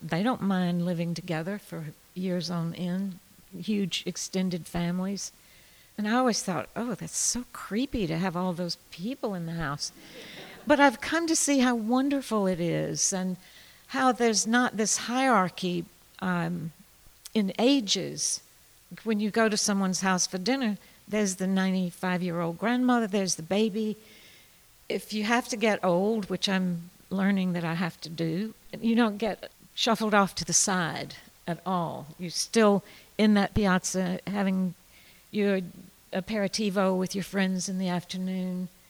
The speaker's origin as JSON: {"language": "English", "region": "Georgia", "country": "United States", "tie": "born or raised there", "also_born_or_lived": "Tuscany, Italy", "moved": "as an adult", "said": "I grew up in Georgia, was there for 18 years till I went off to college, and have lived several places since, but for 30 years I've been going back and forth to Tuscany."}